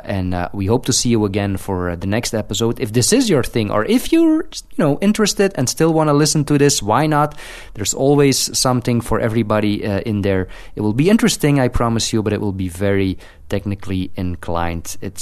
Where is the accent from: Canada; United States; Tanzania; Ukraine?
Canada; And I know that I am a Canadian and I am not supposed to say this, and I am supposed to support a local economy